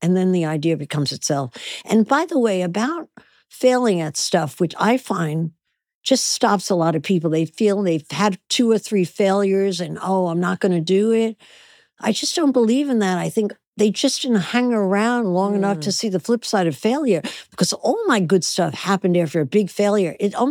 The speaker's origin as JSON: {"language": "English", "region": "New Jersey", "country": "United States", "tie": "born or raised there", "said": "Well, I actually had a very happy childhood. I was very poor, but I was happy."}